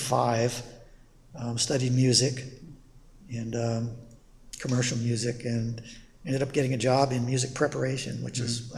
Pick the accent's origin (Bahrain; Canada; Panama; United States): Panama; I grew up in Panama, the Panama Canal.